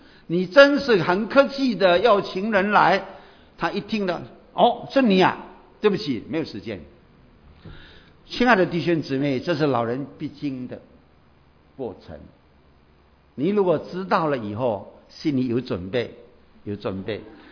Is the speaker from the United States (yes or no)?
no; Indonesia; accent: Indonesian English; 我说不是不是，我是印尼的英文